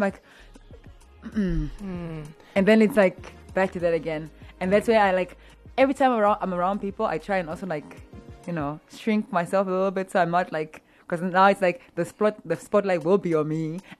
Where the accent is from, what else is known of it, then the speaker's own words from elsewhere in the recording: Windhoek, Khomas, Namibia; And then she raised me, so I grew up with her in Windhoek.